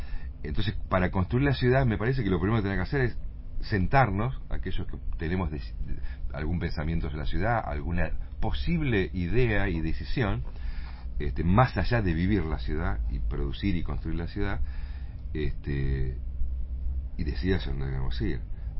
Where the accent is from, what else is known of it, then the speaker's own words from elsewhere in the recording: La Plata, Buenos Aires Province, Argentina; Pero los que nacimos en La Plata, la queremos mucho